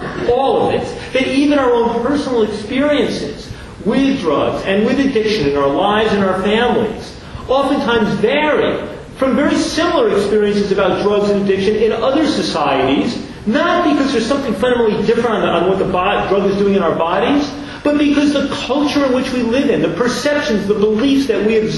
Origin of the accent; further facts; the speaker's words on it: United States; I, as an American Jew, somebody who wanted to have an influence on policy, should go and could go